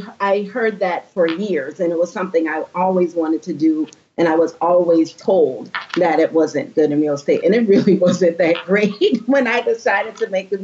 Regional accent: Charleston, South Carolina, United States; also born or lived in Virginia Beach, United States; Well, I'm from Charleston, South Carolina, is where I currently reside. Sort of part-time, grew up here. My dad was Navy, so I lived here between here and Virginia Beach, Virginia.

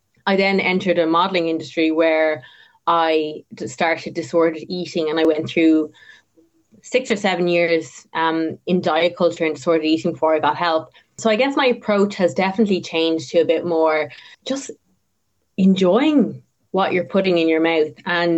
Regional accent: Tipperary, Munster, Ireland; I grew up in Tipperary. I'm actually here at the moment. We live in the middle of nowhere.

